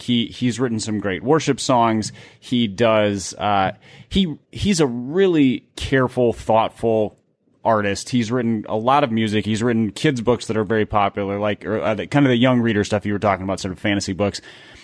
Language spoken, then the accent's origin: English; Midwest, United States; growing up in the Midwest